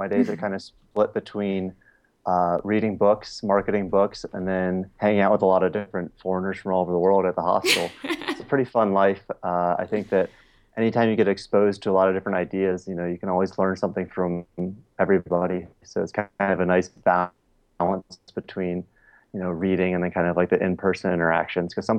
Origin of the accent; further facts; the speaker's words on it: Tampa, Florida, United States; I grew up in Tampa, Florida, just outside of Tampa. And it was pretty traditional.